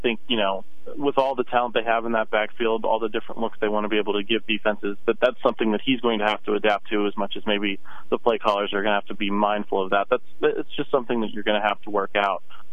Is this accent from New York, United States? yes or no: no; Pennsylvania, United States; to me, and I think to a lot of my readers and people I grew up around in Western Pennsylvania, this series still matters